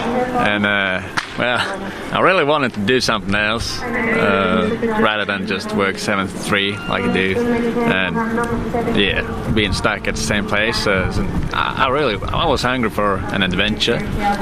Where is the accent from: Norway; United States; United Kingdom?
Norway; now in Australia; I'm from Norway. I'm 25 years old.